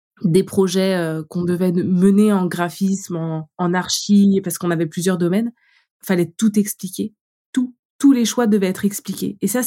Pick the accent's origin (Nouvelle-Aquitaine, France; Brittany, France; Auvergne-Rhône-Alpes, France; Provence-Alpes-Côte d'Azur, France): Brittany, France; Vitré; also born or lived in Laval; now in Paris, France; je viens de Vitré, j'ai été faire mes études à Laval et j'arrive à Paris